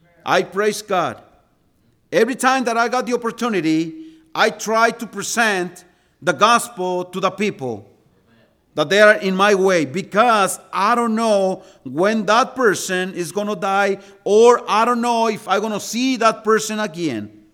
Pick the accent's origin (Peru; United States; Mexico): Mexico; English is a second language; Because remember, I come from Mexico, and we preach in Mexico for an hour and a half